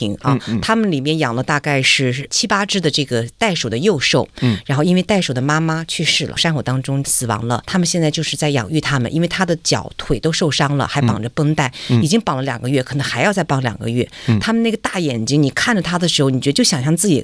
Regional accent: China; 我是来自中国

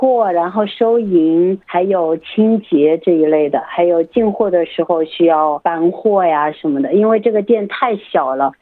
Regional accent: Chongqing, China; now in Australia; 我来自重庆，来澳洲现在已经有3年了。我现在是在爱丽丝泉附近开车2个小时距离的一个土著民社区，叫做 La Ramba 的一个小镇，

